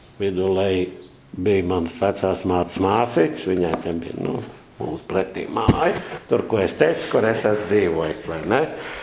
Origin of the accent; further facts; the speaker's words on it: Jelgava, Latvia; born there; Piedāvāja darbu Jelgavā. Un tāpēc es esmu dzimis Jelgavā.